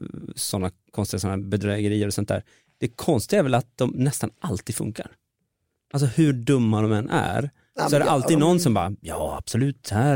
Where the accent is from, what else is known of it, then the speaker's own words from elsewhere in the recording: Enviken, Dalarna County, Sweden; Nej, jag är från lite utanför Falun, så att Enviken. Men jag har inget dalmål, vilket är lite förvirrande.